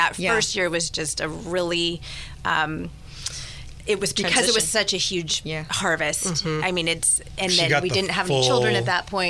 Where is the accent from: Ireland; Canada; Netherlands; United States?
United States; California; I grew up in Southern California, more urban environment to be sure.